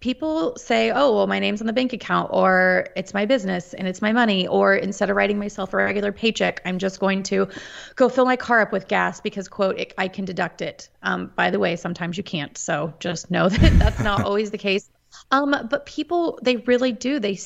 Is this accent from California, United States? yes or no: no; Topeka, Kansas, United States; also born or lived in Washington, D.C. area; Born and raised in Topeka, Kansas. I have been a lifelong Kansan except for the short stint of about 6 years that I lived out in the D.C. area